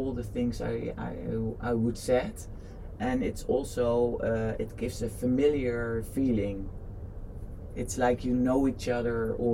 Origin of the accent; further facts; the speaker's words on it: Netherlands; English is a second language; I'm from the Netherlands.